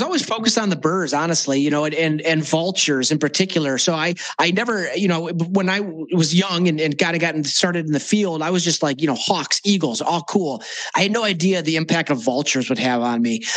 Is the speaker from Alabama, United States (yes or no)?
no; Cleveland, Ohio, United States; I was at a little science center in Cleveland, Ohio, which is my hometown.